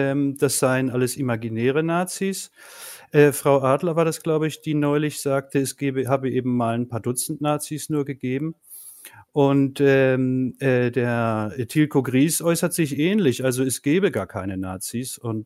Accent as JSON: {"language": "German", "region": "Hamburg", "country": "Germany", "moved": "yes", "lives_now": "Spain", "said": "Ich stamme aus Hamburg, arbeite aber schon seit 15 Jahren hier im spanischen Baskenland an der Universität in der Germanistik."}